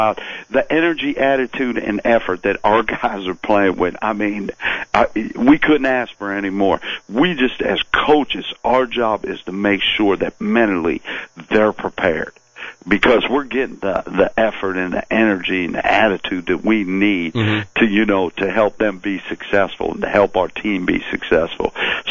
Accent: Pennsylvania, United States; Yeah, I know I don't sound like I'm from Pennsylvania, but, you know, I am. I'm a steelworker's son, you know.

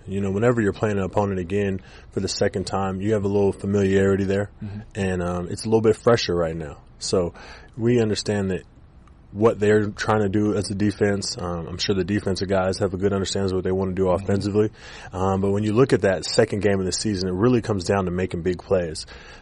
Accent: West Coast, United States; now in Jacksonville, United States; You know, I grew up on the West Coast. You know, this is my first time living on the East Coast

